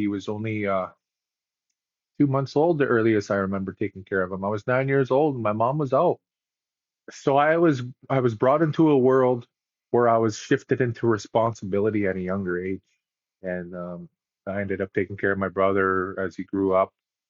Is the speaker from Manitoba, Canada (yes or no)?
yes; Winnipeg, Manitoba, Canada; So I grew up in North Winnipeg, off reserve. I am First Nations or Indigenous, but I actually grew up on the north side in a really bad neighborhood.